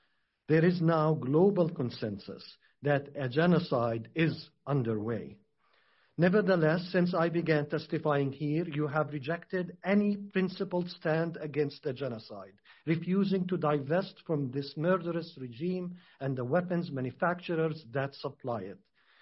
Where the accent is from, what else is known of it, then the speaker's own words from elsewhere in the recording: Gaza Strip, Palestine; I told you that I am from Gaza